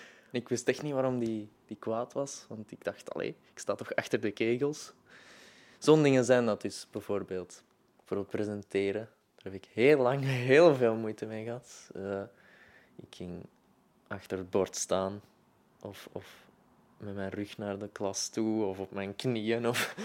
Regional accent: Mechelen, Antwerp, Belgium; Ik kom van Mechelen, ik ben 22.

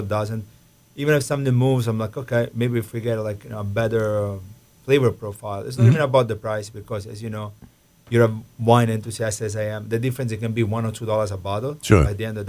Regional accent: Sicily, Italy; Growing up in Sicily, having those very tannic wine, where wine was associated with food

